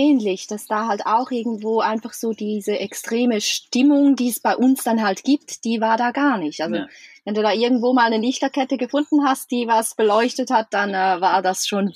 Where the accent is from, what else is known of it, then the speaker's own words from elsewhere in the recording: Switzerland; Bei uns in der Schweiz sind da überall Feuer und Flaggen und Farben, und das war irgendwie nicht.